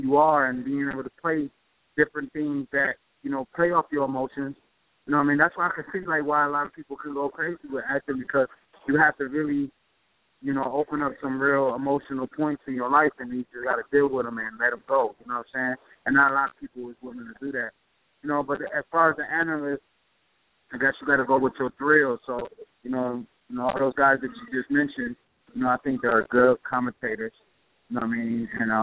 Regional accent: Grand Rapids, Michigan, United States; It's trying to buy property in my hometown. So I'm just trying to, like, you know what I mean, Grand Rapids, Michigan, rather

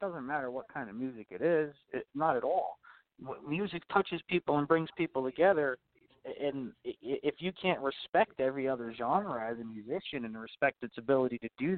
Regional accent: Green Brook, New Jersey, United States; I grew up the next town over. I grew up in Greenbrook, New Jersey, and they're so close, they actually share a zip code.

